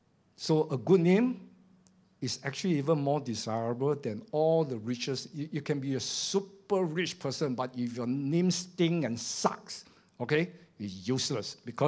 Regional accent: Singapore; We all know as a Singaporean, we are benefited from his hard work and all his vision and all this.

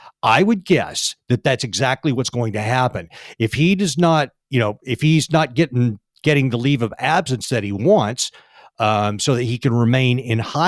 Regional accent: Texas, United States; I'm from Texas, and this is a Texas story

